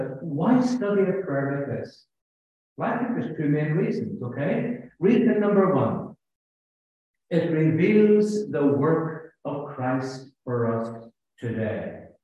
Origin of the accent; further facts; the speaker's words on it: Ireland; I'm Irish, okay?